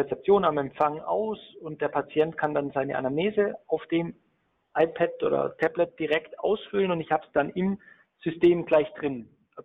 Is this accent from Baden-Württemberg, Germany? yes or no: yes; Baden-Württemberg, Germany; Als Schwabe muss ich das fragen.